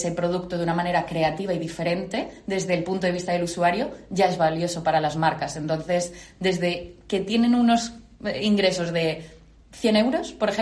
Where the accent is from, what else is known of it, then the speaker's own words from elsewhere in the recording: Málaga, Andalusia, Spain; accent: Malaga; also born or lived in Madrid; Bueno, yo soy madrileña, realmente de nacimiento, pero llevo toda la vida viviendo en Málaga, sí.